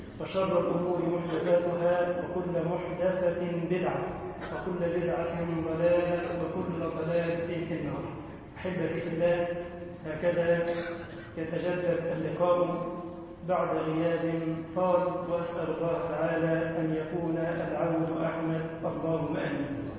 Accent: Egypt; اللهم اجعل بلدنا مصر أمنا وأمانا واطمئنانا يا رب العالمين

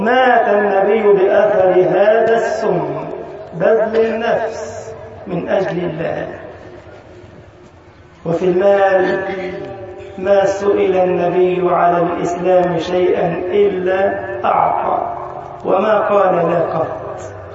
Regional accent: Egypt; اللهم انشر أمنك وأمانك على بلدنا مصر يا رب العالمين وسائر بلاد المسلمين.

